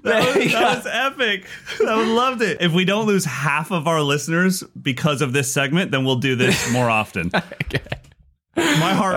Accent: United Kingdom; I'm British.

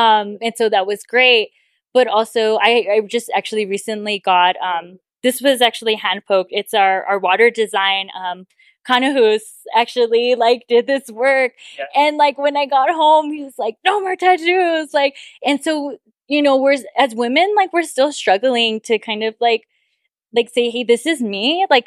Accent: Los Angeles, California, United States; like I grew up in Los Angeles, and so I definitely had some issues with like my identity and trying to like figure out and like, oh, I'm just an urban Indian.

